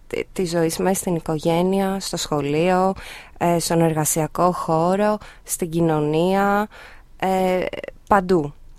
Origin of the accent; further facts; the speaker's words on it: Greece; ενώ εγώ δεν κάθομαι που είμαι Ελληνίδα